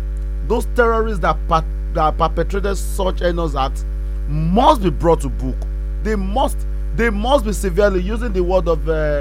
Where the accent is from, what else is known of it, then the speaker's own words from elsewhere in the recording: Nigeria; As a Nigerian, as a, let me use the word patriotic Nigerian